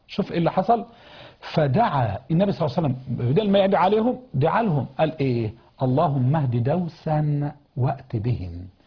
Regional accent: Egypt; accent: Egyptian; احنا بلهجتنا المصريه بنقول الدوسي دوس

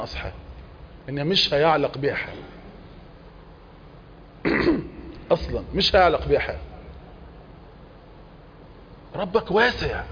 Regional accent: Egypt

